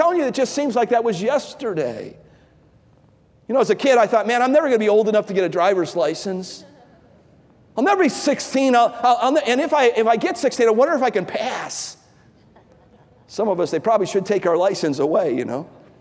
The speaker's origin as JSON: {"language": "English", "town": "Cleveland", "region": "Ohio", "country": "United States", "tie": "born or raised there", "said": "I grew up in Cleveland, Ohio. I still remember the first house that I really remember my parents lived in. It's on the west side of Cleveland."}